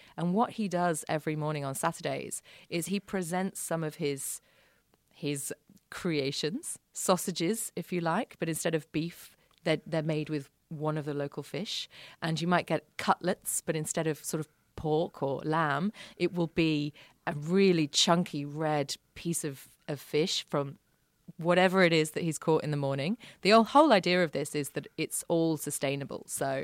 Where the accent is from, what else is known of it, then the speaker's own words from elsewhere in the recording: London, United Kingdom; now in Sydney, Australia; And I grew up around London, and you have to pay to use a public bathroom in London.